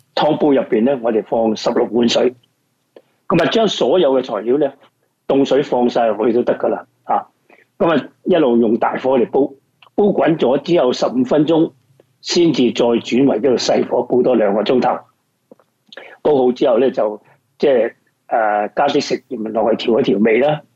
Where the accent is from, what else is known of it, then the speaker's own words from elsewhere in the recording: Guangdong, China; 通常我哋广东人都中意即系食呢个小炒嘅